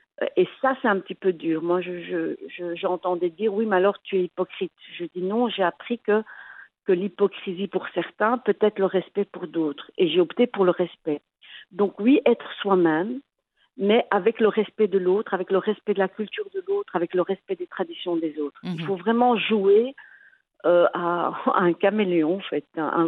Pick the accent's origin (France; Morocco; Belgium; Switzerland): Morocco; Oujda, Oriental